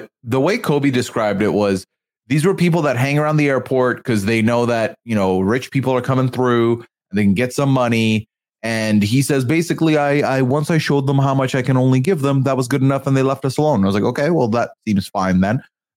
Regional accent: Dubai, United Arab Emirates; when I would tell people that I came from Dubai, the immediate thought was, oh, you're loaded.

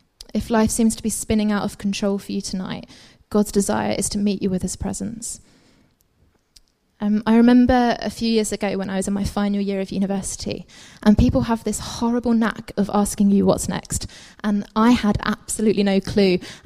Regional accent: East of England, United Kingdom; I'm from Essex.

